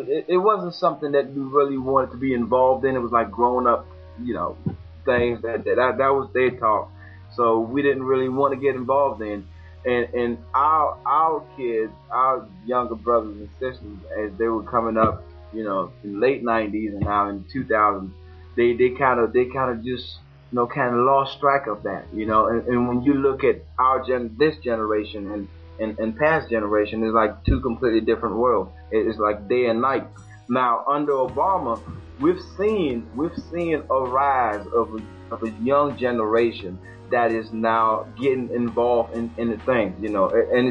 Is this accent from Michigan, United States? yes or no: no; Tallahassee, Florida, United States; also born or lived in Douala, Cameroon; My mom was born in this town called Douala, and I grew up pretty much between here and there. Here I grew up in Tallahassee, Florida, and I've been to Douala.